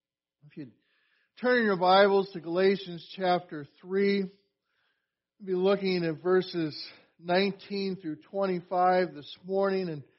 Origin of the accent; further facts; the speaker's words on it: United States; being an American, living in the United States, we take that for granted.